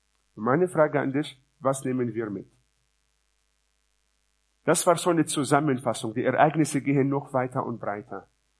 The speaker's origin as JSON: {"language": "German", "country": "Israel", "said": "Ja, ich komme ja auch aus Israel, von daher muss ich sowas eigentlich wissen."}